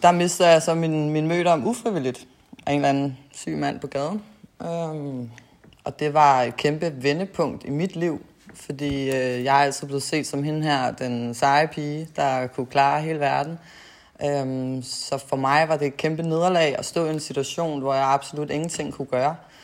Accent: Copenhagen, Capital Region of Denmark, Denmark; Jeg er født og opvokset på Amager i København.

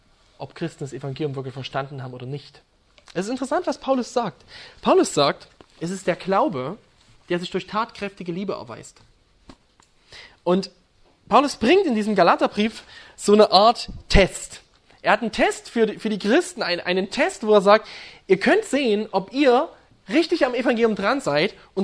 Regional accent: Saxony, Germany; Wir haben das nicht bei uns in Sachsen

